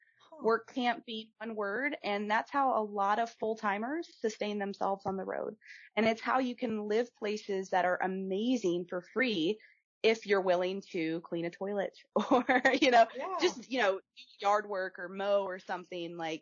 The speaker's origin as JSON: {"language": "English", "town": "Kansas City", "region": "Kansas", "country": "United States", "tie": "born or raised there", "said": "I am from Kansas, born in Kansas City, Kansas. And I've lived here my whole life, mostly."}